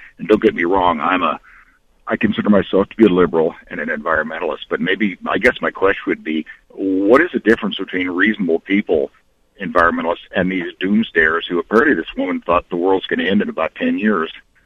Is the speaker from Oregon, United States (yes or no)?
yes; Portland, Oregon, United States; I grew up in Portland, and when we took Dad's boat out on the Willamette River back in the 60s